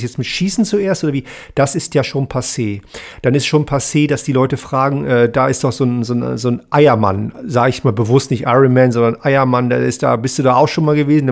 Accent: Hanover, Lower Saxony, Germany; Ich komme aus Hannover ehemalig

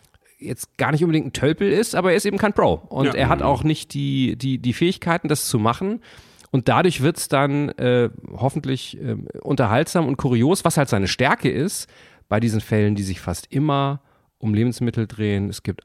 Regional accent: Hamburg, Germany; ich komme aus Hamburg.

